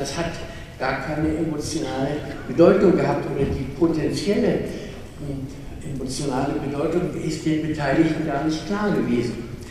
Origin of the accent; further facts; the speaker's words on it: Berlin, Germany; also born or lived in Dresden; Ich bin in Dresden geboren, Berlin aufgewachsen.